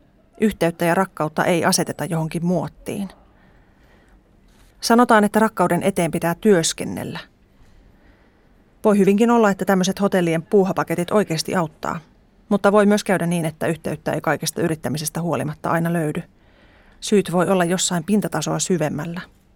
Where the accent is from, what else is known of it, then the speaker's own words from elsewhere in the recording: Helsinki, Uusimaa, Finland; Itse olen tutussa kotikaupungissani Helsingissä